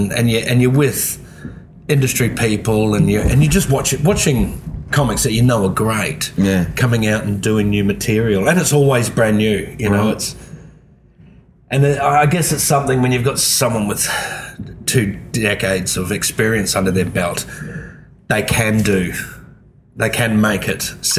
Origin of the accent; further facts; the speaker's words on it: Queensland, Australia; And I was being a Queenslander and him being a New South Wales person.